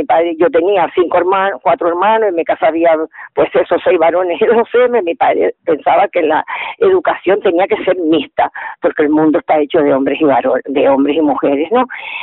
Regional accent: Moya, Canary Islands, Spain; born there; also born or lived in Las Palmas; yo nací en Moya, nos mudamos a Las Palmas con los estudios y todo

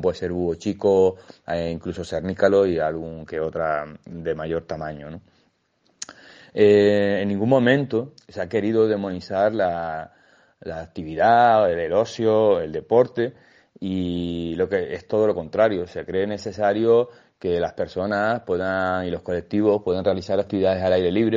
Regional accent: Canary Islands, Spain; del orgullo de que nos representa nuestros ecosistemas como canarios, de tener un patrimonio tan rico

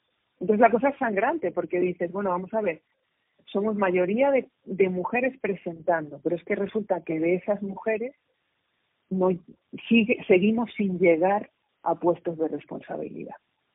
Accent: Madrid, Community of Madrid, Spain; born there; also born or lived in Asturias; Yo nací en Madrid, luego viví en Asturias. Y ahora estoy aquí con mucho orgullo y muchísimo cariño.

